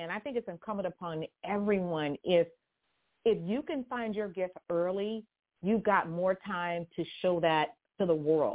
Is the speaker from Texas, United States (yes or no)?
yes; Houston, Texas, United States; Did I say chunking? I'm from Houston. I told you guys.